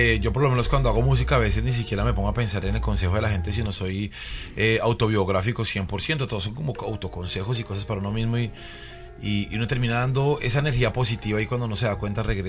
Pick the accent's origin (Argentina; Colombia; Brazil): Colombia; Soacha, Cundinamarca; crecimos en lugares, o sea, bastante lejanos, porque yo soy más de Soacha, Bogotá, qué sé yo